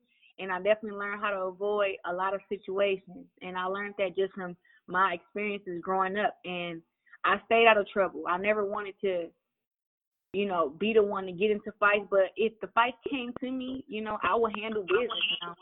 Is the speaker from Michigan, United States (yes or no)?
yes; Flint, Michigan, United States; But just growing up, though, I mean, you growing up in Flint, you have to be tough, not just physically, but mentally.